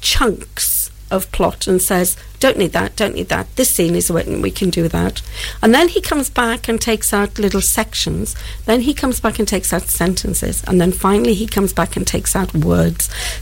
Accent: Wales, United Kingdom; start to tell them my story about growing up in the Welsh Valleys. And there's a lot of humour involved in that, because it was a very tight-knit community.

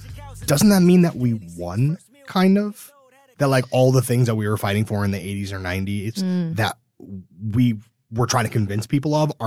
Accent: Brooklyn, New York, United States; I'm old and from Brooklyn.

